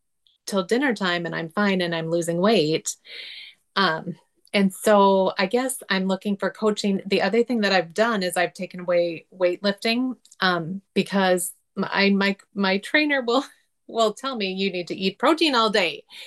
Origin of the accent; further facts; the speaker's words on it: Minnesota, United States; I'm from Minnesota.